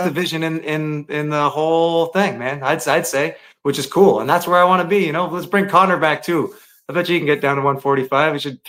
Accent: Penetanguishene, Ontario, Canada; I'm from Penetanguishene, very small town.

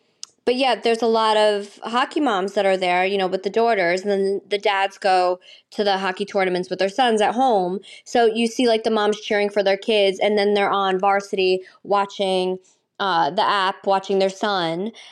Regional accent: New Jersey, United States; oh, you brought the weather here because we're from Jersey.

